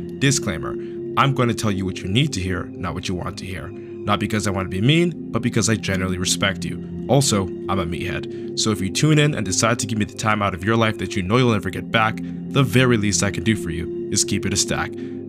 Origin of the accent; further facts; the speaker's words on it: Ontario, Canada; I am a 25-year-old Canadian kid, born and raised in Ontario.